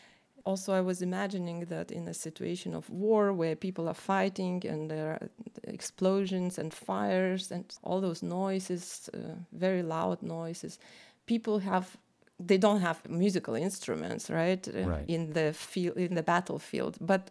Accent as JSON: {"language": "English", "country": "Lithuania", "said": "And because I'm originally from Lithuania, so it's very close to home."}